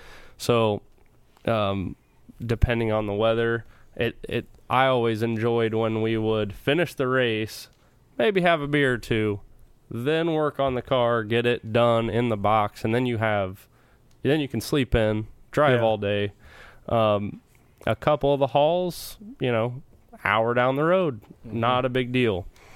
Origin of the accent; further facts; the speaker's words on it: Brownstown, Indiana, United States; Don O'Neill. You know, growing up around Brownstown, he was the guy.